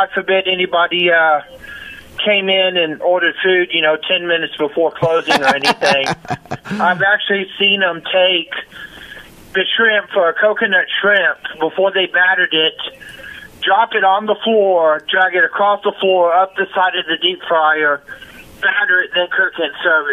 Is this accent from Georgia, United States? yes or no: no; Texas, United States; I'm from Texas, and I worked for Outback Steakhouse at the time.